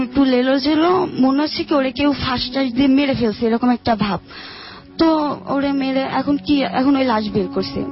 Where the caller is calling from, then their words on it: Khulna, Khulna Division, Bangladesh; খুলনা নিরালা থেকে আসছি।